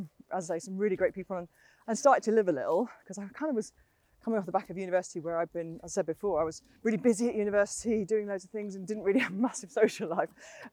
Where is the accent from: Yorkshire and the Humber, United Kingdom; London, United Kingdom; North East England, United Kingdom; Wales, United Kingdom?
North East England, United Kingdom; Newcastle; moved away as an adult; You know, I came down from Newcastle, 23 years old.